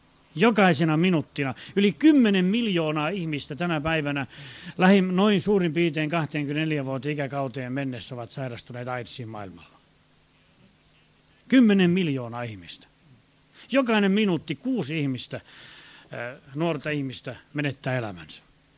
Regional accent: Laihia, Ostrobothnia, Finland; meillä Laihialta, mistä olen kotoisin

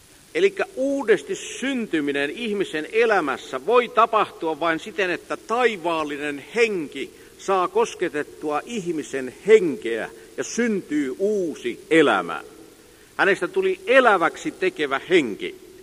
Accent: Tervo, North Savo, Finland; born there; Minähän olen syntynyt tuolla Tervossa ja minun syntymäkotini on järven rannalla.

